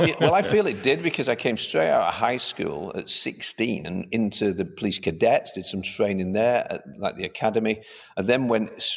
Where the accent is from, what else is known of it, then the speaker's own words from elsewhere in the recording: Manchester, North West England, United Kingdom; I'm from Manchester originally. I was a police officer here for over 10 years.